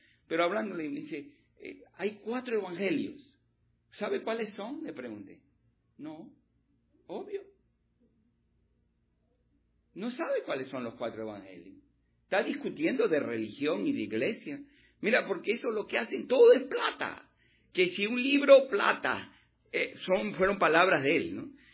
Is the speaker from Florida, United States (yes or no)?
yes; Miami, Florida, United States; yo soy de Miami, le digo, yo vivo ahí en Miami.